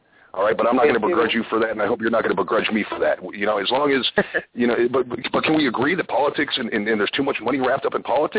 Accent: Colorado, United States; if you look at Jefferson County in Colorado, which is my home state

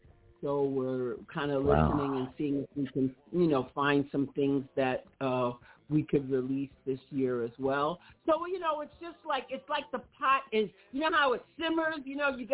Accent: New York, United States; We're the only two running around with masks on our faces because we're from New York, man

